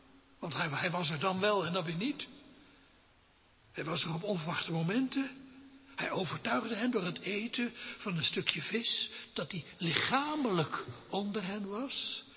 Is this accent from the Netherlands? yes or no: yes; Rotterdam, South Holland, Netherlands; al vanaf zo oud als kleine Sarah nu is, zat ik in de banken in de Hoflaankerk in Rotterdam, Kralingen, waar ik ben opgegroeid.